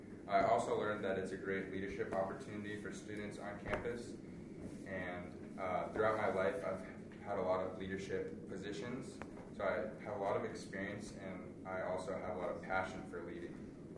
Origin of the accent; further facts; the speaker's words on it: San Diego, California, United States; now in Reno, United States; I'm from San Diego, California. I'm a freshman here